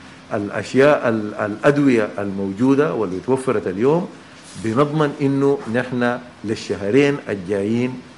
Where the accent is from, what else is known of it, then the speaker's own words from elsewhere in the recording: Sudan; نحن كمواطنين سودانيين